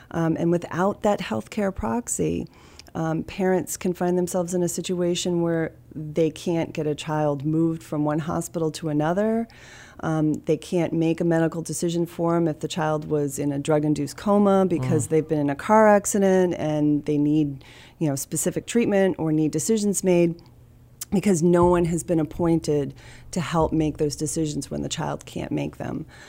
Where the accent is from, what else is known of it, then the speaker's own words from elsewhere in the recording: Florida, United States; now in North Attleboro, United States; when I moved into North Attleboro, my husband grew up there. I didn't. Uh-huh. I'm originally from Florida, so it was a really great way for me to understand the New England process.